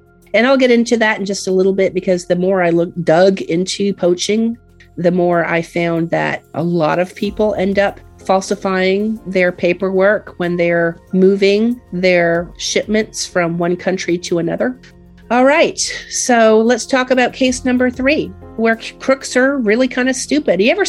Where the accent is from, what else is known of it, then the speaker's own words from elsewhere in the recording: Canada; I grew up in Canada and Lake Huron was my ocean